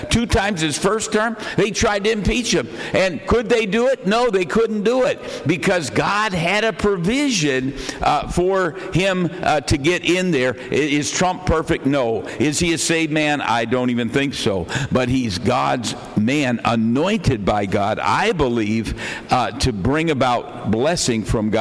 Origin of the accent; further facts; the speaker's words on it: Grand Rapids, Michigan, United States; born there; That's where I'm from. I was born in Grand Rapids.